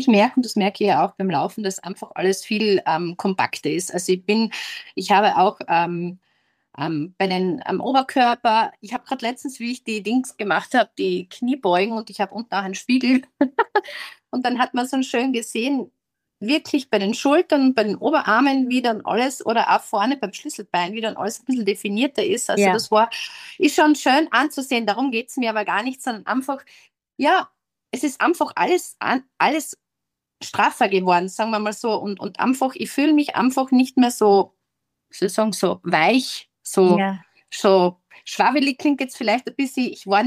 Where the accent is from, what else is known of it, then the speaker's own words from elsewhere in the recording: Wolfsberg, Carinthia, Austria; ich bin ja aus Wolfsberg